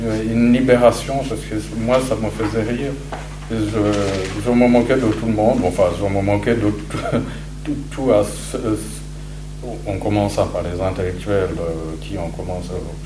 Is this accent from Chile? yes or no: no; Rwanda; Je viens du Rwanda